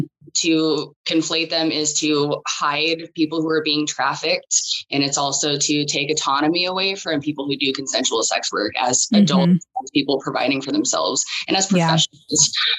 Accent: Portland, Oregon, United States; also born or lived in Palo Alto; I was born in Palo Alto, but I've lived here since I was a kid. So I lived in some housing projects in Southwest Portland.

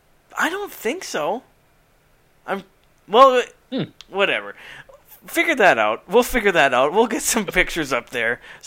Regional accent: Duluth, Minnesota, United States; two of my favorite breweries of all time are here in my hometown of Duluth, Minnesota.

